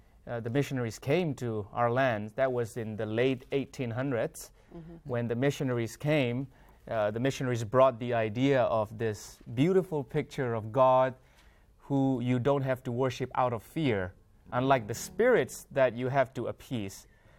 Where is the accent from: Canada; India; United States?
India; Mizoram; English is a second language; I mean, I grew up reading the Mizo Bible. I learned English, you know, later